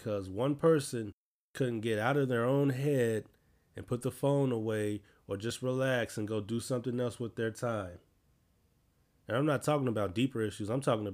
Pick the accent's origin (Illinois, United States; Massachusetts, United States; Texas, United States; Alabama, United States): Illinois, United States; Chicago; I'm from Chicago.